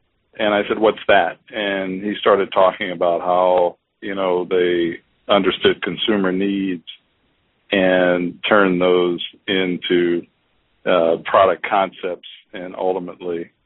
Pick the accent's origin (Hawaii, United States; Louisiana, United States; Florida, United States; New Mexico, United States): Louisiana, United States; New Orleans; now in Cincinnati, United States; New Orleans. I was a chemistry major from Xavier University of Louisiana, which is located in New Orleans